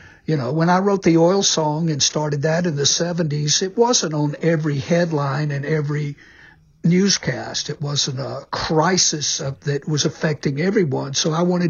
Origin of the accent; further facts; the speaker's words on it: Mississippi, United States; Sure, it was further south, and that's fine. I'm from Mississippi.